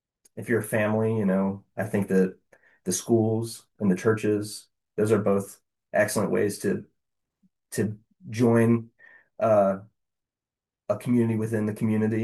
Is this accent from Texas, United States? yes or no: yes; Texas, United States; the winter was tough on me as a Texan, Texas boy.